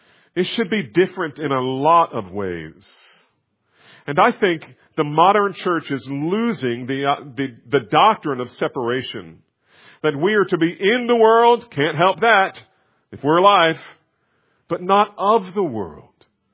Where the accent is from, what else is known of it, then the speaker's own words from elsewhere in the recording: New Jersey, United States; I mean, I grew up in New Jersey. I understand this.